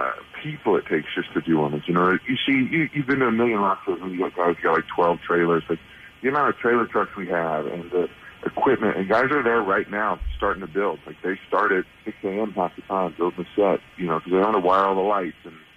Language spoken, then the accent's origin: English; Overland Park, Kansas, United States; We have BB guns growing up. We grew up in Overland Park, and we shattered the back door neighbor, giant.